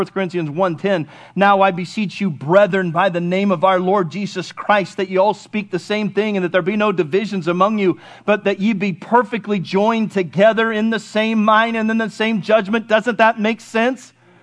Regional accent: Morgan Hill, California, United States; I'm from San Martin. No, I'm just kidding. I'm from Morgan Hill.

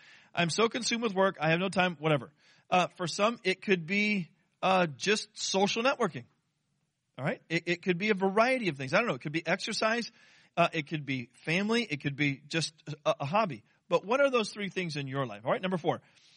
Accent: California, United States; I'm from Southern California, and forever people in Southern California have just been, hey, dude, what's up?

